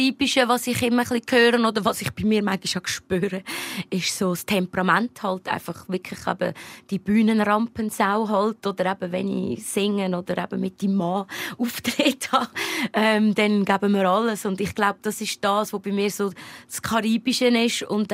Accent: Lucerne, Switzerland; in dem Quartier oder dort in Luzern, wo ich aufgewachsen bin

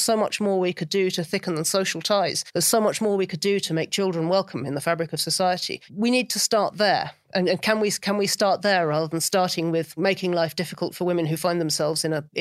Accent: United Kingdom; as a Brit

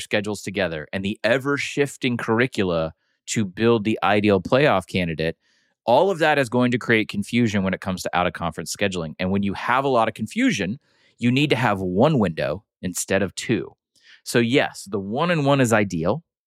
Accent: Georgia, United States; I'm not going to go against my home state of Georgia here in Atlanta.

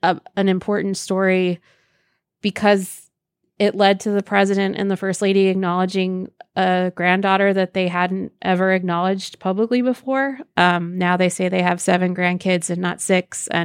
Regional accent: Elkhart, Indiana, United States; Elkhart, Indiana. I'm actually here right now.

